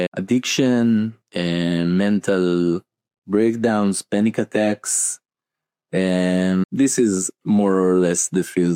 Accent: Israel; I come from Israel. I'm 35 years old. And now I come from a farming business family.

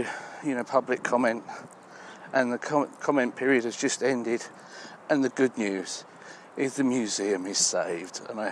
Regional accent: Luton, East of England, United Kingdom; now in Edison, United States; My hometown in England, Luton, is one of those places. Actually, it's a little bit like the place I live now, Edison, in some respects.

